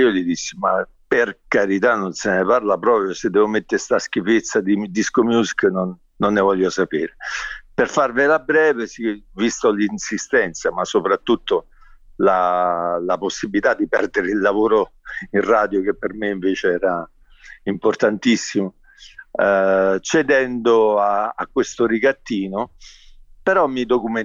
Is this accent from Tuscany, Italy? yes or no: no; Gaeta, Lazio, Italy; io sono della provincia di Latina, esattamente di Gaeta